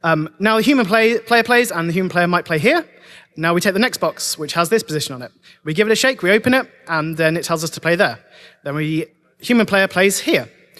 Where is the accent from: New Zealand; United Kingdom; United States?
United Kingdom; London; I am from London.